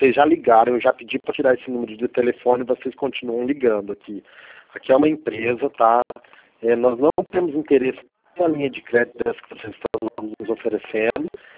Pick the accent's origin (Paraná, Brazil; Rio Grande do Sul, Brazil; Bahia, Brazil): Paraná, Brazil; Arapongas; Sou de Arapongas.